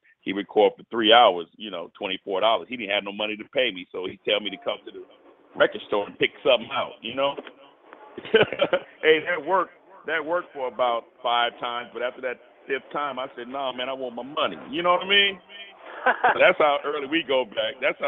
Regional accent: Port Allen, Louisiana, United States; I'm from Baton Rouge, really Port Allen, right outside of Baton Rouge. And the accent just, you know, it brought me to home, you know.

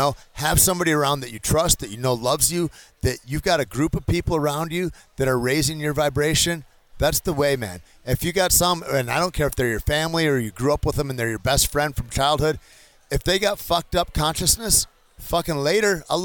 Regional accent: Michigan, United States; I grew up in Michigan, and it was one of the most impoverished counties in Michigan

